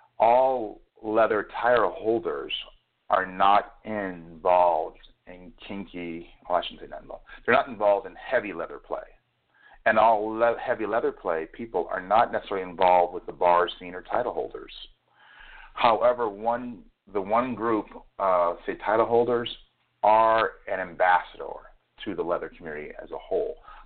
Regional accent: Oxnard, California, United States; I grew up in Oxnard, which is, although a very racially balanced community, my upbringing wasn't around a strictly black church or black neighborhood.

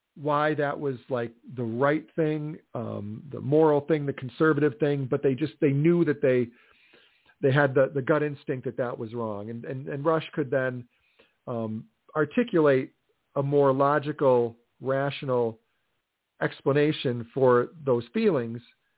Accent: Delavan, Wisconsin, United States; my neighbor and his wife that lived next to where I grew up in Delavan, near my parents' house.

